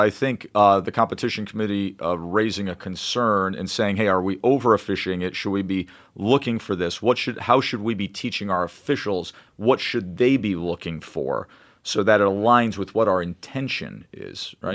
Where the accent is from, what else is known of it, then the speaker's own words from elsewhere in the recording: Schenectady, New York, United States; When I was a little kid growing up in Schenectady, New York.